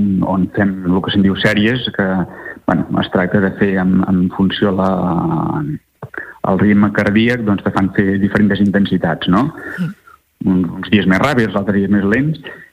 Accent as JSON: {"language": "Catalan", "town": "La Bisbal d'Empordà", "region": "Catalonia", "country": "Spain", "tie": "born there", "lives_now": "Palafrugell, Spain", "said": "jo tinc la sort de viure a Palafrugell, com has dit al principi. Si bé soc nascut a la Bisbal, però visc a Palafrugell"}